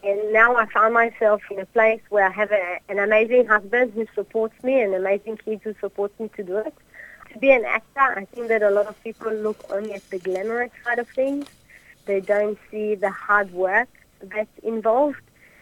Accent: Israel; also born or lived in Australia; now in Sydney, Australia; I'm an Israeli actor / Australian. I was born in Australia, but I grew up in Israel. Once I finished my army service, I came back to Australia. I've been here for nearly 19 years. And I live in Sydney

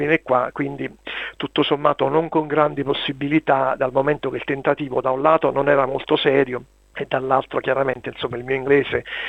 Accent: Salerno, Campania, Italy; moved away as an adult; now in Perth, Australia; vengo da Salerno, vivo a Perth da 6 anni, ho 48 anni

